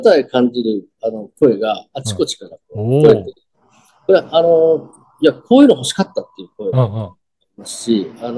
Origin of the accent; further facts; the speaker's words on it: Toyohashi, Aichi, Japan; 私ですね、愛知県、出身、生まれも育ちます、ね、